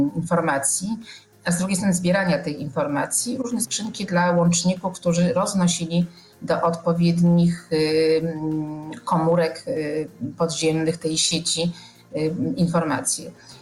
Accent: Kraków, Lesser Poland, Poland; jestem z Krakowa

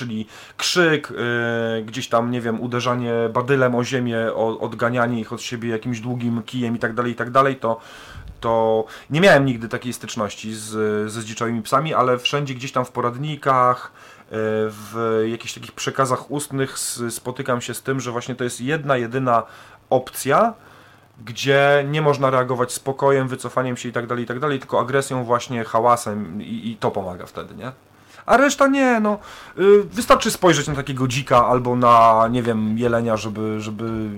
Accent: Toruń, Kuyavian-Pomeranian Voivodeship, Poland; Bo jestem z Torunia, więc Bory Tucholskie mam blisko, mam 70 km w Bory Tucholskie, więc to jest godzinka drogi i jestem na miejscu.

